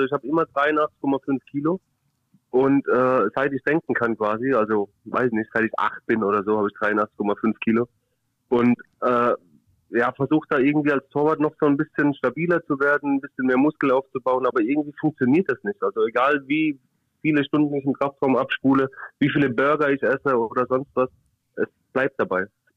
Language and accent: German; Germany; Ich bin dann hier in Deutschland aufgewachsen